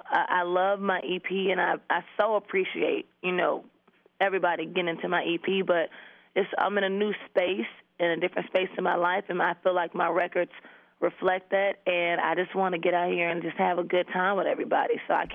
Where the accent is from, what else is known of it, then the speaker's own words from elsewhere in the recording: Florida, United States; Don't hate me. I'm from Florida.